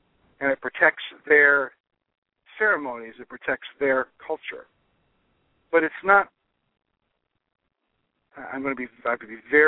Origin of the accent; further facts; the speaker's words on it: United States; born there; I am a Native American in the sense that I was born in America.